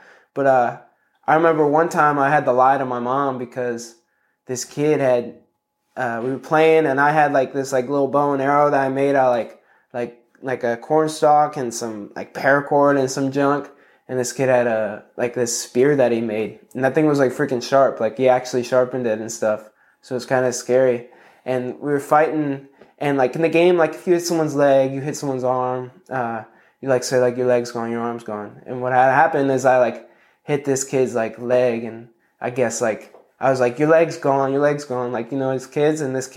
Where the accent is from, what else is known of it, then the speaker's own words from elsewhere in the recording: Bethalto, Illinois, United States; also born or lived in Alton; I was born in Alton, Illinois, but Bethalto is where I grew up.